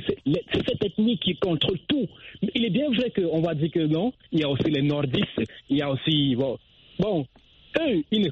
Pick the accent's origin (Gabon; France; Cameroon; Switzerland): Cameroon; Vous êtes au courant de ce qui se passe actuellement dans les pays dans le nord-ouest de chez nous au Cameroun.